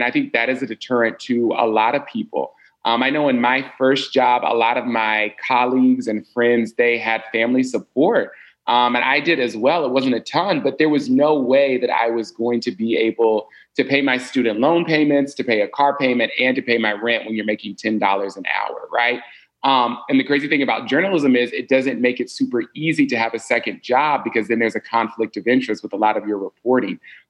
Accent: Columbus, Indiana, United States; When I was growing up in Columbus, Indiana, which is just south of Indianapolis

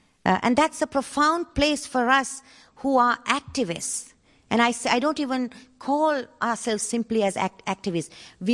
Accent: Sri Lanka; these lessons I learned when I was growing up in Sri Lanka.

